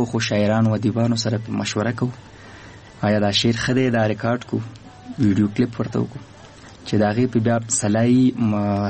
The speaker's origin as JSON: {"language": "Pashto", "region": "Nangarhar", "country": "Afghanistan", "said": "مونږ خو د ننګرهار یو، د خار یو."}